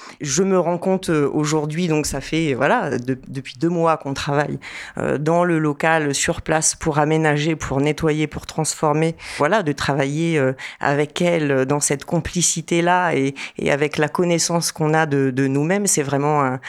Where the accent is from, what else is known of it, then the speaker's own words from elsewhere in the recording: Normandy, France; en Normandie, d'où je viens. Je viens de Normandie, il y a une culture très développée de la seconde main, du vide-grenier.